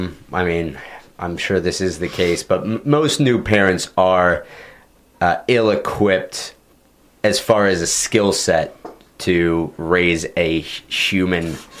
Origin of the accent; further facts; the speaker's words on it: St. Louis, Missouri, United States; All right, I'm from St. Louis. What did you think about my hometown?